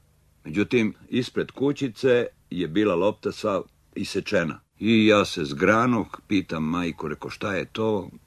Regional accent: Zemun, Belgrade, Serbia; Ja sam kao dečak iz Zemunovog grada dolazio na igralište Viteza i posmatrao te fudbalere.

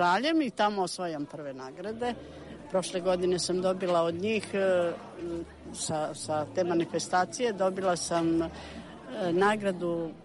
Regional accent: Vojvodina, Serbia; To se zove kuvarica kod nas u Vojvodine.

